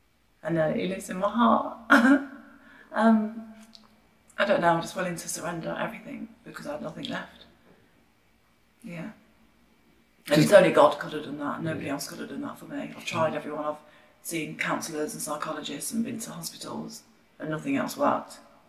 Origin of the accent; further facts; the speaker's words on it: Wandsworth, London, United Kingdom; 36, and I grew up in Wandsworth.